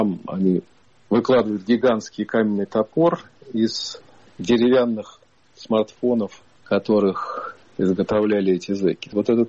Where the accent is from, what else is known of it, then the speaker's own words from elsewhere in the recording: Moscow Oblast, Russia; born there; Я родился в Подмосковье и обожаю его.